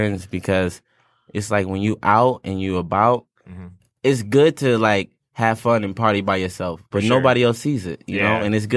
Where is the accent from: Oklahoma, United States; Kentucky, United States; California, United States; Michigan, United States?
Michigan, United States; Detroit; And I, like I said, I'm from Detroit, you know, and, like, DTW, we abbreviated